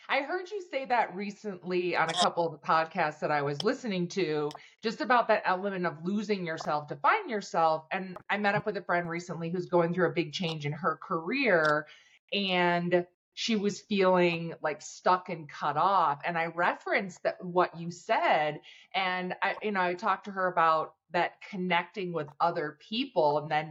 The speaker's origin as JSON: {"language": "English", "town": "Ann Arbor", "region": "Michigan", "country": "United States", "tie": "born or raised there", "said": "I caught myself saying this recently about my hometown in Ann Arbor, where I actually feel different when I go back there now."}